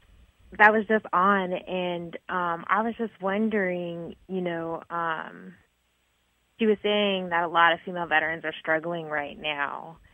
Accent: Cincinnati, Ohio, United States; Cincinnati, Ohio.

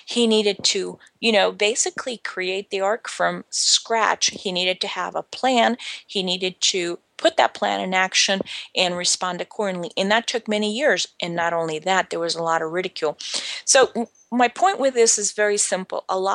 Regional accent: Spain; I've lived in Europe for 12 years. As a matter of fact, there were record storms in the last few years in my home country, which is Spain

